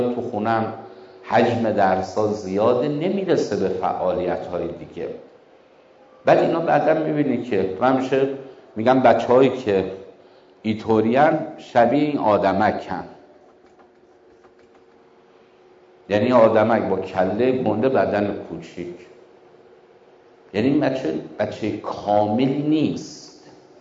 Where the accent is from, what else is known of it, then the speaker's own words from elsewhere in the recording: Tehran, Tehran Province, Iran; با اینکه حالا ما تو تهران هم بزرگ شدیم